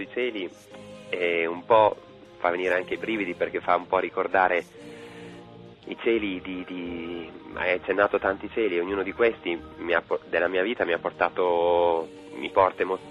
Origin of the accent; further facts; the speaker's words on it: Emilia-Romagna, Italy; ho pensato al cielo di quando ero bambino in Romagna, in provincia di Ravenna